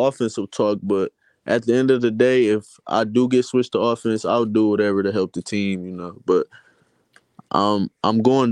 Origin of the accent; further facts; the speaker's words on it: Detroit, Michigan, United States; Yeah, I grew up in Detroit, Michigan.